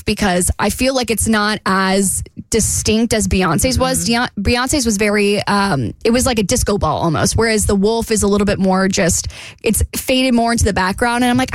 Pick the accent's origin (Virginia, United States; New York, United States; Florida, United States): Florida, United States; Jacksonville; Me and my friend Trevin, we are going down to Jacksonville, Florida. It's my hometown.